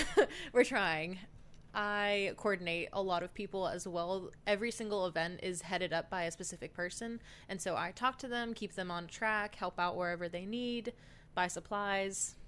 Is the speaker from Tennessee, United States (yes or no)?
yes; Murfreesboro, Tennessee, United States; I'm from Murfreesboro, Tennessee.